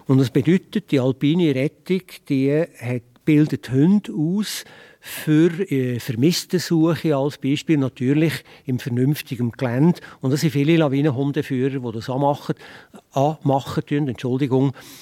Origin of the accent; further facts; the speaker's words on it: Bern, Switzerland; wie man bei uns im Berner Oberland sagt